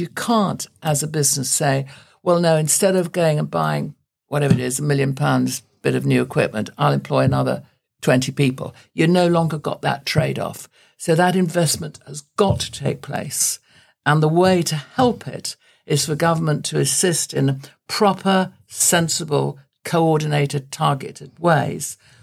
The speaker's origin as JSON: {"language": "English", "town": "Sheffield", "region": "Yorkshire and the Humber", "country": "United Kingdom", "tie": "born or raised there", "moved": "yes", "said": "I come from the steel city. I'm born and bred in Sheffield. I didn't leave it till the end of the 90s. I'm bilingual in English and Yorkshire, you know."}